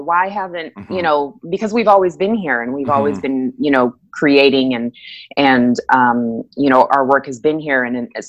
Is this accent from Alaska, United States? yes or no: yes; Anchorage, Alaska, United States; also born or lived in Kansas; now in Texas, United States; I was born in Kansas, but I was raised in Anchorage, Alaska, which is random. And, I grew up there, and then I met my partner there, and then we moved to Georgia. and then we moved to Colorado, and now we're in Texas.